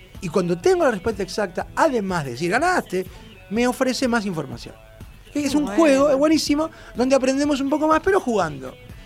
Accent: Puerto Madryn, Chubut, Argentina; digo yo que vengo de Puerto Madryn, y hay murga en Puerto Madryn

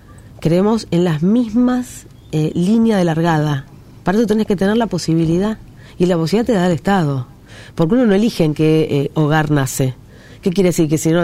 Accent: Argentina

